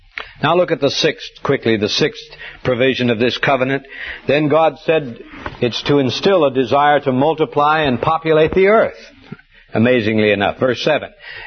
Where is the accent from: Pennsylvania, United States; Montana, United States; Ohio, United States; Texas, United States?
Montana, United States; I was raised up in Montana, where we have a very low population density.